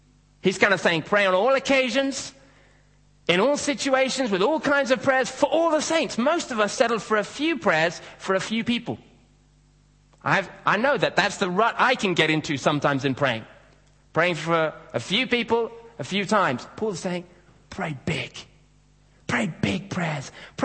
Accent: Kenya; when I was growing up in Kenya, we used to have a lot of security guards around different homes and houses and office blocks

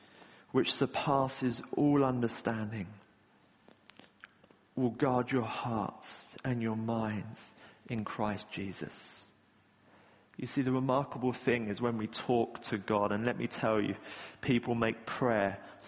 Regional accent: Patcham, South East England, United Kingdom; I grew up in Patcham, and Patcham's a nice place, I think. I don't know what it's like now. Probably not great since I left.

